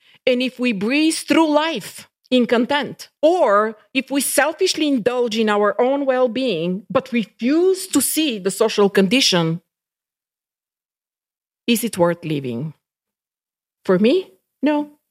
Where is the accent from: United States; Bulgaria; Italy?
Bulgaria; English is a second language; I come from an outspoken culture, and culturally I'm from Bulgaria, from the Balkans. We engage with each other in a very direct way.